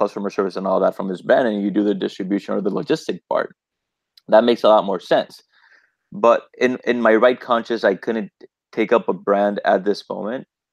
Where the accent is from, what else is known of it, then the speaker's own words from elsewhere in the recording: Dominican Republic; first language Spanish; people and seeing like our fellow Dominicans smoking the cigars and enjoying the cigars. And it's my native language. I mean, it's awesome selling cigars in Spanish.